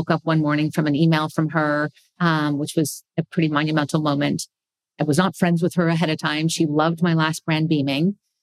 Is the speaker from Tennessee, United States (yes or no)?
no; Bay Area, California, United States; I'm a foodie. I mean, I came from the Bay Area, for God's sake.